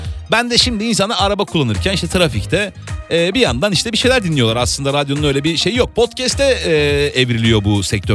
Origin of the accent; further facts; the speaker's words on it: Istanbul, Turkey; born there; Mesela eskiden ben Taksim'de ben Cihangir'de doğumluyum.